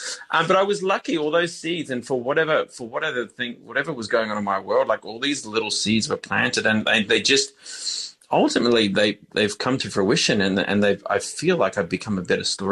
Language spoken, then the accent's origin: English; Queensland, Australia; I grew up, ultimately ended up growing up in Queensland anyway for the best part of my earlier childhood from the age of, say, three through to 13.